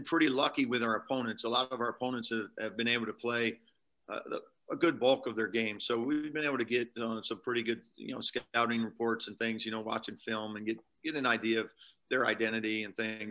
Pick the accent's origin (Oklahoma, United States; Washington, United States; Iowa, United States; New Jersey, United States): Iowa, United States; moved away as an adult; also born or lived in Omaha; Yeah, I was you know, born and raised in Iowa, and then and then was in Omaha for 20 years.